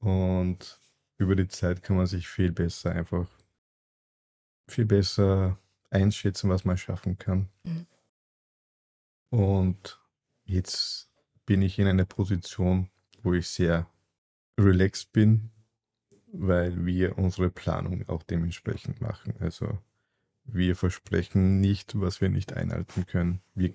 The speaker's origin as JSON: {"language": "German", "region": "Salzburg", "country": "Austria", "tie": "born there", "said": "Also ich bin in Salzburg geboren, meine Eltern sind aus der Türkei. … ich schaue aus wie ein Türke und bin ein Türke."}